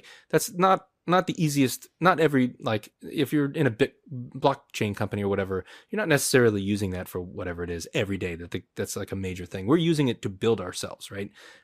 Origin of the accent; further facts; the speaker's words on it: United States; she's German, right, and I'm American